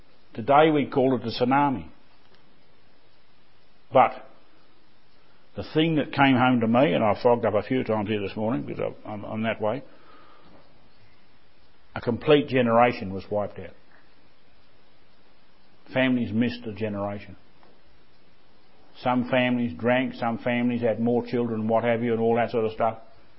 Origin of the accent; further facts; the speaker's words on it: Australia; Told them I was from Australia.